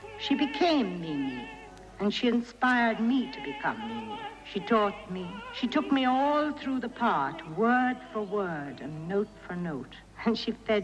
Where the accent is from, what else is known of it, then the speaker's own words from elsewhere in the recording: Ireland; being an English girl. And I told him that it was probably because I was Irish.